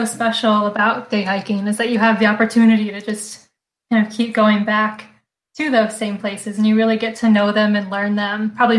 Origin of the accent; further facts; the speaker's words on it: Florida, United States; And I grew up in West Pasco County, and I went to Starkey Park all the time growing up.